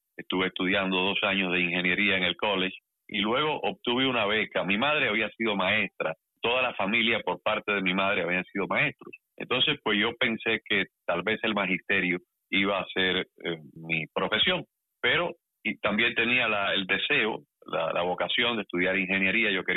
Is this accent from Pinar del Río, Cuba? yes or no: no; Matanzas, Cuba; Yo nací hace 62 años en Matanzas, en Cuba. Yo nací en el barrio, en una clínica que quedaba en el barrio de Versalles.